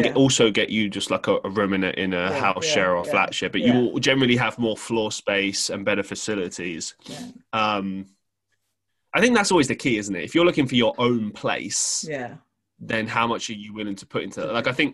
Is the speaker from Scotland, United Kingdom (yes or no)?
no; London, United Kingdom; ever since I grew up in London, I've seen the prices of everything increase.